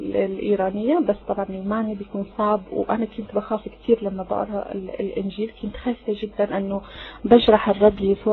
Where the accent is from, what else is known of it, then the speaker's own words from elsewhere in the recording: Iran; Arabic is a second language; also born or lived in Syria; انا من فين؟ يعني لازم بحكي انا من فين. انا من ايران. اوكي. او فالعربي انا كنت بتكلم عربي شوي، تعلمت في سورية شوي مع الناس